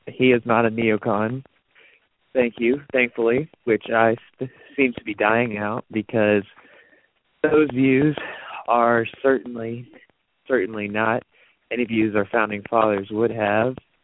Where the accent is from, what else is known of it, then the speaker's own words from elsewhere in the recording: Indiana, United States; I am 21, from Indiana.